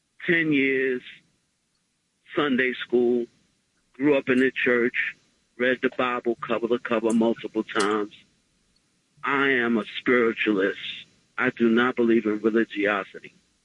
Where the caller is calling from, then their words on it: New York, United States; In Rockland County.